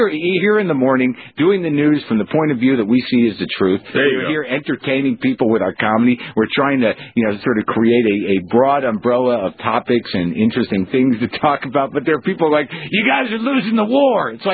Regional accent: New Mexico, United States; Now, I grew up in New Mexico, so I've seen the jackalope postcards

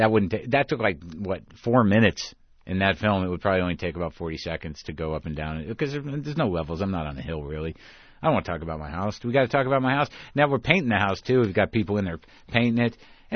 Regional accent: Southwest, United States; I grew up in the Southwest.

